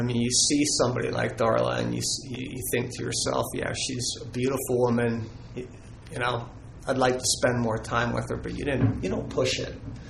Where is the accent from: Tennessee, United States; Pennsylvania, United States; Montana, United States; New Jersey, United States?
Pennsylvania, United States; Pittsburgh; now in Phoenix, United States; I grew up in Pittsburgh, went to school at West Virginia University as a mountaineer. And I moved to Phoenix back in 2000, Phoenix, Arizona, for a job